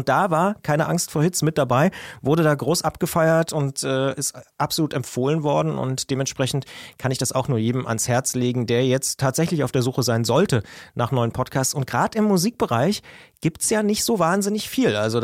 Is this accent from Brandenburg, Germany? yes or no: yes; Brandenburg, Germany; Ich als Brandenburger darf das ja auch sagen